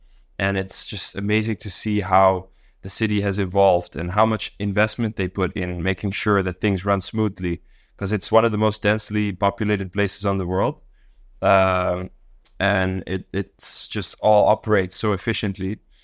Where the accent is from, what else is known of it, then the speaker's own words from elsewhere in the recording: Dar es Salaam, Tanzania; I grew up in Dar es Salaam in Tanzania, which is also just like a wild place.